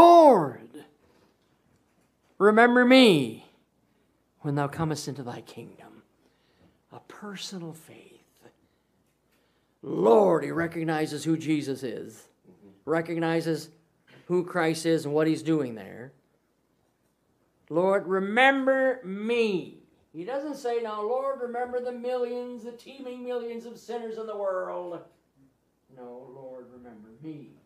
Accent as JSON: {"language": "English", "town": "West Bend", "region": "Wisconsin", "country": "United States", "tie": "born or raised there", "said": "And all the years growing up, I grew up in West Bend, Wisconsin."}